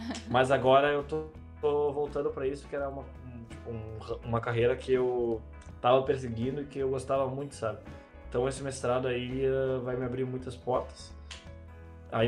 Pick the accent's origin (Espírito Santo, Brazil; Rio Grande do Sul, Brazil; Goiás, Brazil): Rio Grande do Sul, Brazil; Estrela; Não, eu nasci, cresci e morei em Estrela a vida toda.